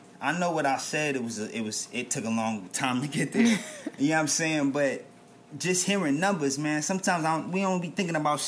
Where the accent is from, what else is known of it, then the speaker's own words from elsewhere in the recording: New Jersey, United States; And see, me personally, like, I'm from Jersey. So, like, in Jersey, like...